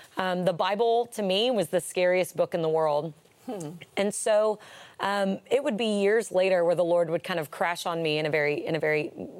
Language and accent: English; the South, United States; So I grew up in the South, and we grew up kind of around the church